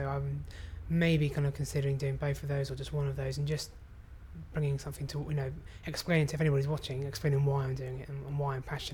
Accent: Winchfield, South East England, United Kingdom; I'm 22 and I'm from Winchfield in Hampshire.

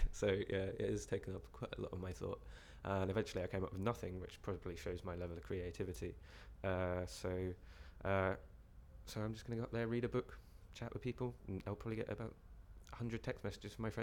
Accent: Glasgow, Scotland, United Kingdom; I'm 24 and I'm from Glasgow.

